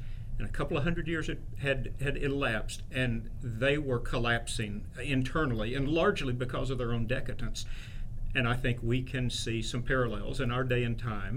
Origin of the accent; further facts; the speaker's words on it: Clarksville, Tennessee, United States; This actually is my hometown, so I grew up in this area, have been away for about 25 years